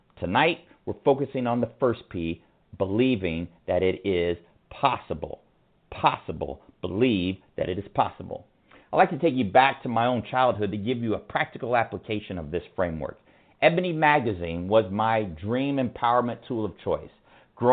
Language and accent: English; Ventura, California, United States; I grew up in Ventura, California as an only child.